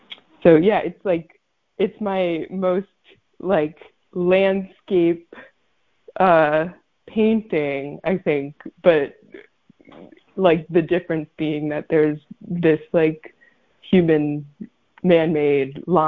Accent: Brooklyn, New York, United States; growing up in Brooklyn, I didn't really have the car culture that so much of the rest of the United States has.

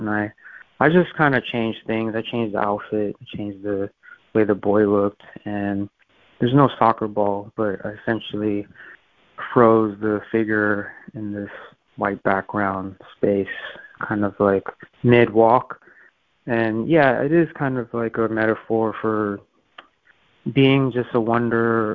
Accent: New York, United States; Yeah, I'm from New York, so I'm a little bit used to the hustle and bustle and just the intensity and the nonstop kind of energy that's always happening there.

